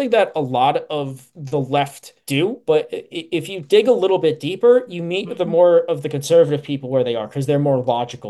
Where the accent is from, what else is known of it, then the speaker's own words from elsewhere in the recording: New York City, New York, United States; I was raised in a very conservative household. I'm from New York City and was around a lot of different people